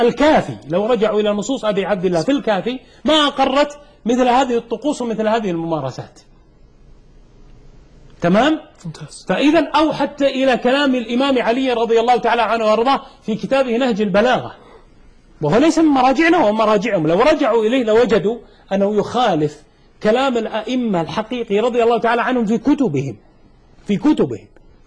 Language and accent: Arabic; Saudi Arabia; أنت سعودي وأنا سعودي، كم هم في بلادك؟